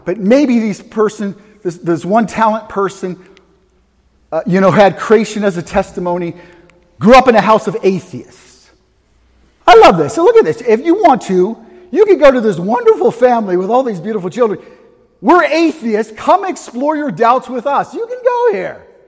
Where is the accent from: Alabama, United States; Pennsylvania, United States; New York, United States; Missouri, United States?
Pennsylvania, United States; Pittsburgh; accent: Pittsburgh; Chimney. Did I pronounce it right? It's my Pittsburgh accent.